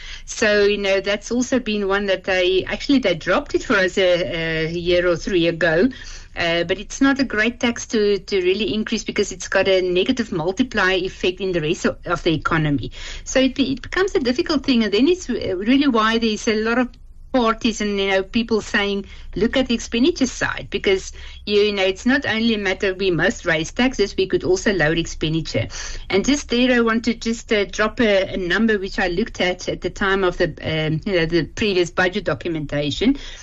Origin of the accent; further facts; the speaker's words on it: South Africa; we will not be paying higher tariffs this side, as South African consumers.